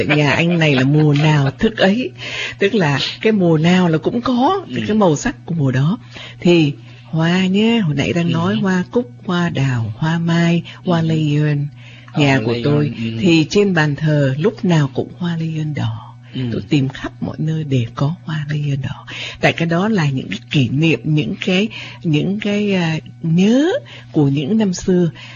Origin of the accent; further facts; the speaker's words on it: Northern Vietnam, Vietnam; Gia đình của tôi là người Bắc, thành ra cũng có những cái món của người Bắc.